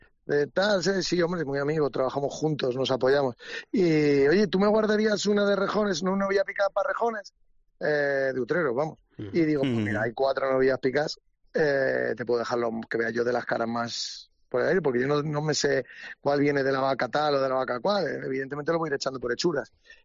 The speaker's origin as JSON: {"language": "Spanish", "town": "Daganzo", "region": "Community of Madrid", "country": "Spain", "said": "yo vengo de Daganzo, yo soy de un pueblo de Madrid, mi madre de Ajalbir, mi padre de Daganzo y Palomar de Anchuelo."}